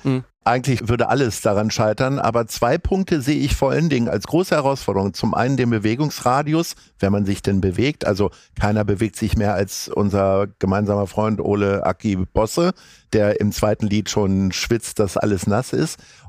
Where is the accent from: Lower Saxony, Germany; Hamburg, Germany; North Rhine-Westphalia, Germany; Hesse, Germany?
Lower Saxony, Germany; Hanover; ich komme ursprünglich aus Hannover